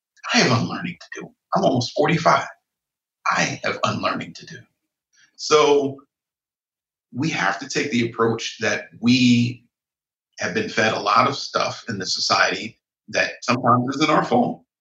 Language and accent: English; Ohio, United States; they should close the Lordstown auto plant, which is right near where I grew up in Northern Ohio